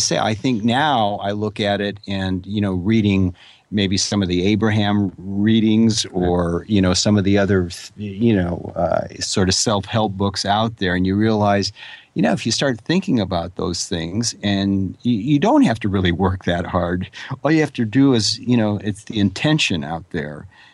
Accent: Garden Grove, California, United States; also born or lived in Los Angeles; I was raised really in Orange County. We moved from Los Angeles down to Orange County, Garden Grove, you know, when I was like 4 years old, and I was down there for most of my teenage years.

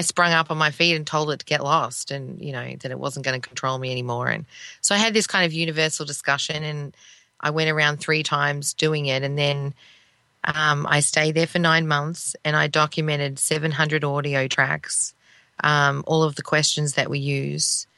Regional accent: Australia; born there; I was born in Australia.

